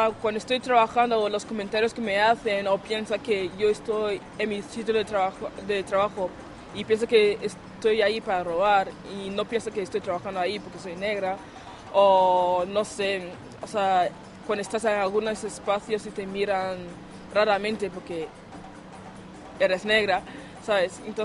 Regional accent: Nigeria; also born or lived in Germany; now in Spain; soy de Nigeria, aunque nacido en Alemania. Llevo más o menos 17 años en España

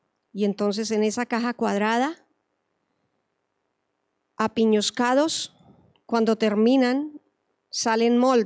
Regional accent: Colombia; moved away; Soy exalumna de la UPV, pero también soy exiliada colombiana.

